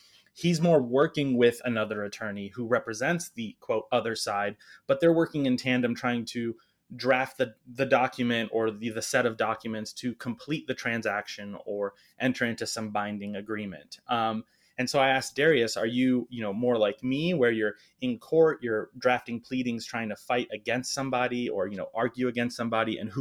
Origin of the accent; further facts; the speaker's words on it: Ukraine; now in United States; My family and I are all immigrants. We emigrated from the Ukraine in the late 90s and actually got our citizenship in 2004.